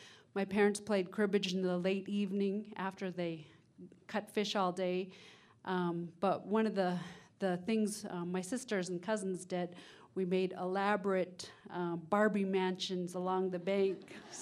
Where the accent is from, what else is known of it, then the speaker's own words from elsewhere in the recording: Huslia, Alaska, United States; So I'm from Huslia, which is in the northern interior of Alaska, way up northwest of Fairbanks. And I grew up in fish camp from the time school got out to the time it started again.